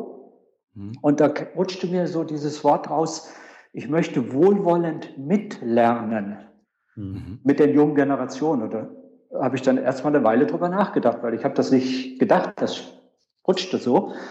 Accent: Hesse, Germany; now in Berlin, Germany; wo ich herkomme, das ist jetzt aktuell Berlin, aber die meiste Zeit meines Lebens habe ich in der Nähe von Kassel verbracht.

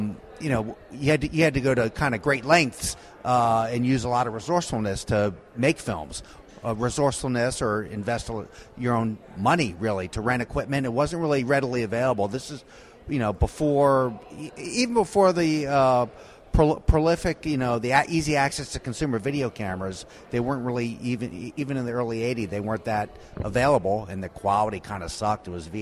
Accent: Baltimore, Maryland, United States; Yeah, we're both Maryland born and bred. I'm from the Baltimore area.

